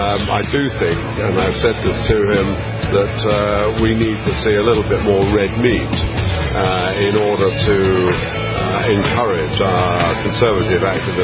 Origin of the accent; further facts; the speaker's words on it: United Kingdom; particularly as a Brit, the financial sector, the City of London, is perhaps some would say a disproportionately large chunk of our GDP.